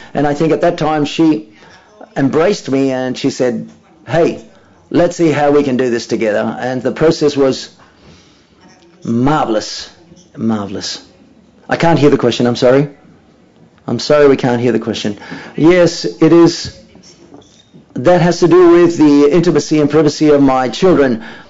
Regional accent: Mexico; Hi, good afternoon. I come from Mexico, and I agree with Maria.

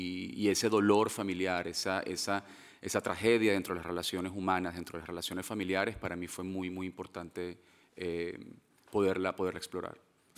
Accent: Venezuela; Yo soy venezolano

